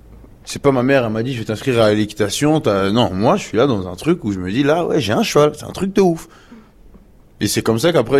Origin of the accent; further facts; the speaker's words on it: Montreuil, Île-de-France, France; Je suis de Montreuil, je suis rappeur et je suis cavalier du 9-3.